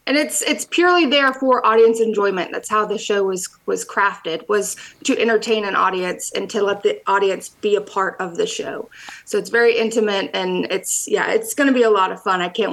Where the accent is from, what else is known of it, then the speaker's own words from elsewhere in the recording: the South, United States; I'm from the South, but there's nothing like Michigan City hospitality.